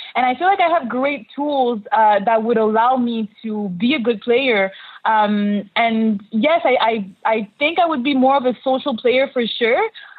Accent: Montreal, Quebec, Canada; I'm 25 years old. I'm from Montreal, which is the best city in Canada.

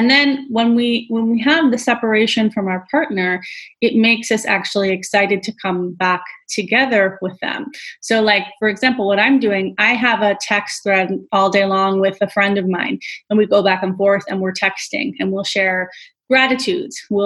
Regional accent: New York City, New York, United States; So I grew up in New York City in a, you know, 2-bedroom apartment with my mom, my dad, and my twin sister.

